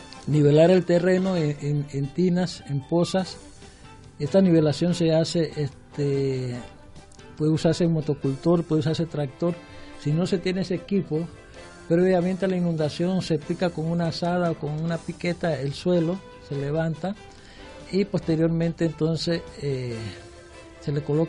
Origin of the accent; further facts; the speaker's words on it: Coclé, Panama; yo orgullosamente coclesano, natariego.